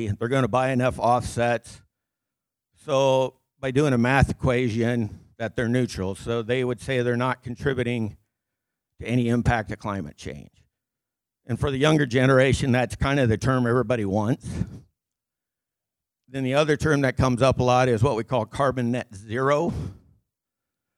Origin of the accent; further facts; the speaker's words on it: Wisner, Nebraska, United States; I'm from Wisner, born and raised, grew up there, attended Wisner Pilger.